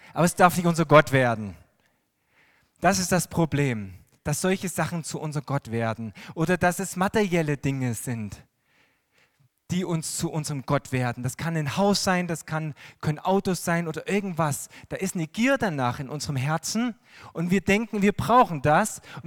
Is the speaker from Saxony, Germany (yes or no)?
yes; Kodersdorf, Saxony, Germany; Ich komme aus Kodersdorf